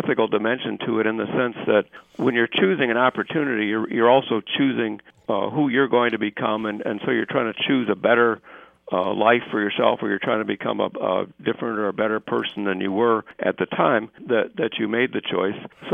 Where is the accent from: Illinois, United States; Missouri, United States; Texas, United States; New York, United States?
Illinois, United States; Chicago